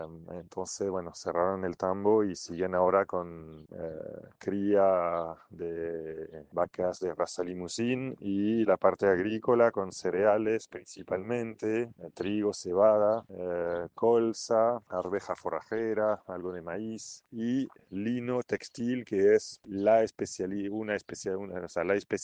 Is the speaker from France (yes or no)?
yes; Normandy, France; yo soy originario de Normandía, entre Roanne y El Havre, un pueblito al medio, que está pueblo sobre el río Sena.